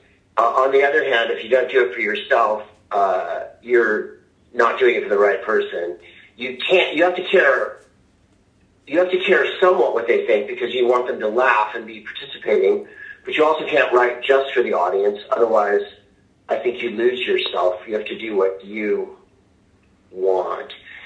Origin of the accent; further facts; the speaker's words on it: San Francisco, California, United States; I've been doing the albums in San Francisco, which is kind of my hometown and my home base. I don't live there anymore, but it's certainly a place that I love and lived a long time.